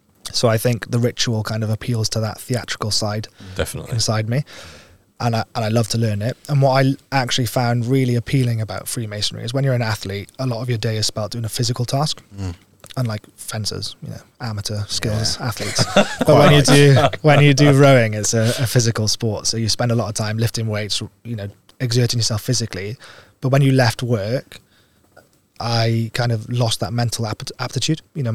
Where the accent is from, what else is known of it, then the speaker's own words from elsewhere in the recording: Wales, United Kingdom; which is my family's passion, being Welsh, that runs through our blood.